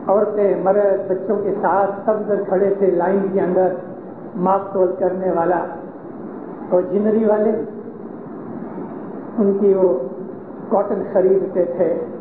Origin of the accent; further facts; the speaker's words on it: Amritsar, Punjab, India; ہمارے پنجاب میں, میں امرتسر کا رہنے والا ہوں